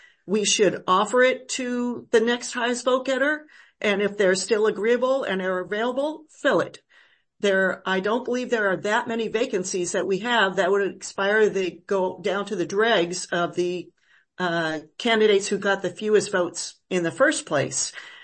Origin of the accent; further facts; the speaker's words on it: San Pedro, California, United States; I'm from San Pedro, and I want to speak in opposition to the bylaws change.